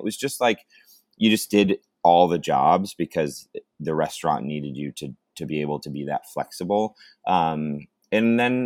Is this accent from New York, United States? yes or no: yes; Watkins, New York, United States; I think, you know, growing up in Watkins, and then, you know, I went to, after I graduated high school, I moved to Ithaca and spent a lot of time in Ithaca.